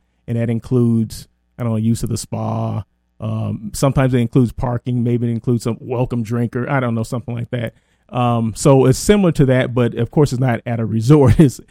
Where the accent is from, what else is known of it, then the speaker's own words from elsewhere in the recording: Blythe, California, United States; the people from Blythe, you know, my hometown of Blythe, California.